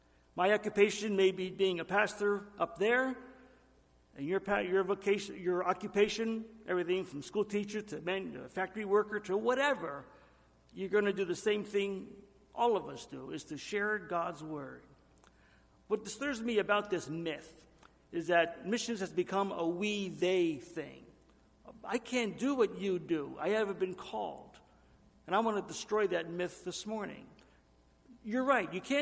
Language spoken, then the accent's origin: English; New Jersey, United States; I had a phenomenally strong church where I grew up in New Jersey.